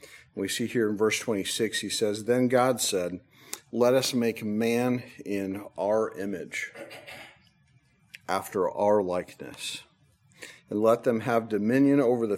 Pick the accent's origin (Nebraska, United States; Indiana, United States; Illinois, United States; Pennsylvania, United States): Nebraska, United States; and growing up in Nebraska, you could drive outside the city, get away from the light, and just look up